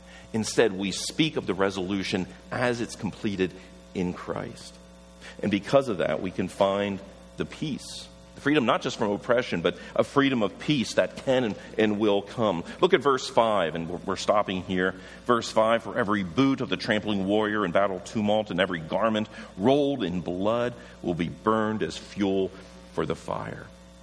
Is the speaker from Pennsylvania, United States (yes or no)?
yes; Pennsylvania, United States; Where I grew up in Pennsylvania, Lancaster County, surrounded by the Amish.